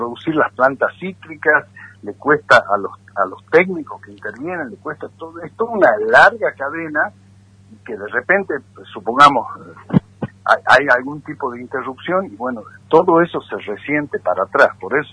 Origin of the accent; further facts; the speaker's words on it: Argentina; Tengo el anhelo como ciudadano argentino de que sepamos aprovechar esta oportunidad